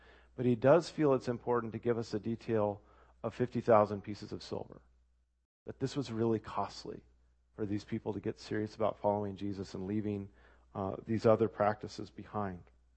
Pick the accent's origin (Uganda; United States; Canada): United States; Eugene, Oregon; I remember growing up in Eugene, I think it was in the early 90s